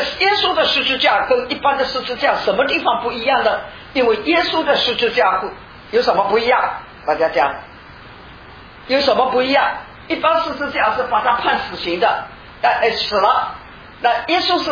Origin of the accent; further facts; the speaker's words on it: Fujian, China; 那个我们福建人有一句话